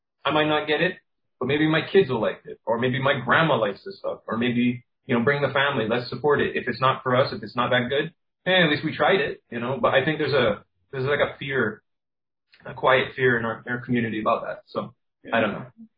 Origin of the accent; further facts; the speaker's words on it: Cayman Islands; they don't think I'm even from Cayman because they're like, why would this Caymanian boy make this art or something?